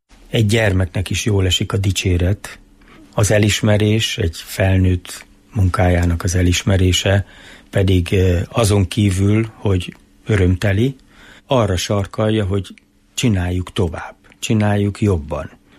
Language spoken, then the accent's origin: Hungarian; Miskolc, Borsod-Abaúj-Zemplén, Hungary; born or raised there